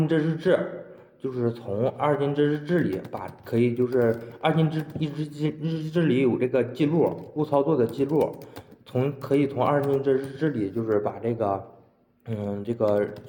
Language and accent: Chinese; Chifeng, Inner Mongolia, China; 我现在在我老家内蒙古赤峰。